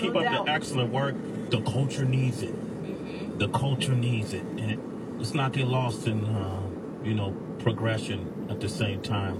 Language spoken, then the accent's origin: English; Oakland, California, United States; when we were little growing up in Oakland, we used to say